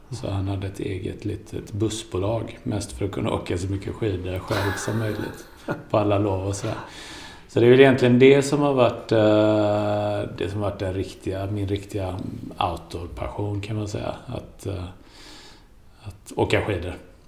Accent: Gothenburg, Västra Götaland County, Sweden; Jag är uppvuxen i Gunnelse som är en del av Angered.

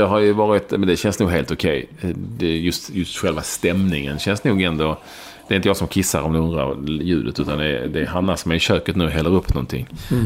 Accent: Arlöv, Skåne, Sweden; Jag är från Arlöv.

